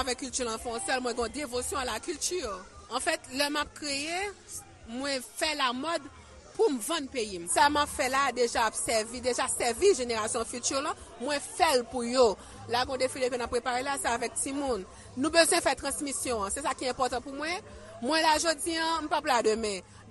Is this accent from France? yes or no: no; Haiti; moi je suis haïtienne moi je suis femme noire